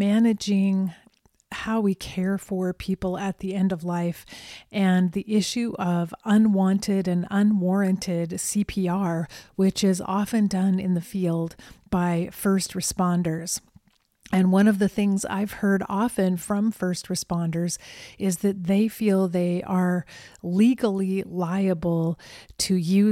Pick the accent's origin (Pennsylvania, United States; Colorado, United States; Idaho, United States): Colorado, United States; in my home state of Colorado